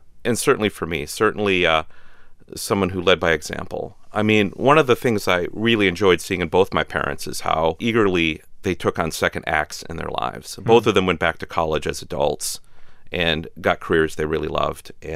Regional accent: Midwest, United States; one of the things that I experienced growing up in the Midwest was it took a while to find out how complex people were.

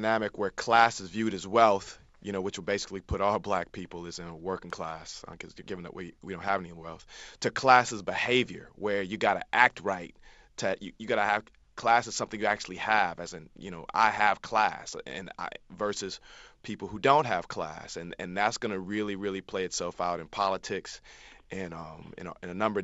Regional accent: Detroit, Michigan, United States; now in Baltimore, United States; So I live in Baltimore, but I'm really from Detroit.

